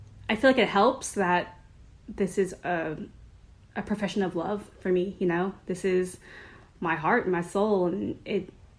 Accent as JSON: {"language": "English", "town": "Long Beach", "region": "California", "country": "United States", "tie": "born or raised there", "said": "growing up in Long Beach as a Cambodian"}